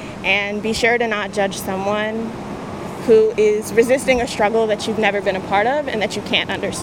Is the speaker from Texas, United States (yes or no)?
no; Hawaii, United States; oh, well, I grew up in Hawaii and I didn't experience that.